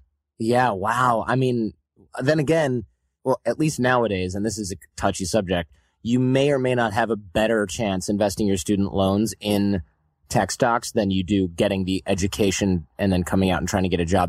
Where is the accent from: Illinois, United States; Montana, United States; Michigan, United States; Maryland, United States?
Michigan, United States; Detroit; it's the Detroit of tech, you know, which is where I grew up in Detroit.